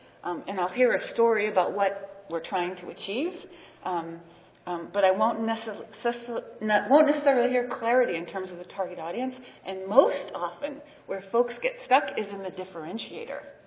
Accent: Oakland, California, United States; It is the one-year anniversary of Occupy Oakland. I'm from Oakland.

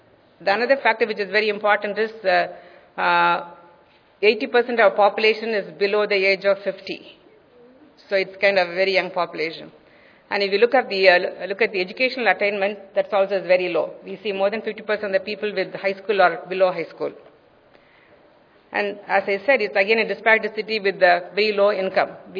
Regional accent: San Antonio, Texas, United States; I'm from San Antonio, Texas, and that's where I work for the City Health Department.

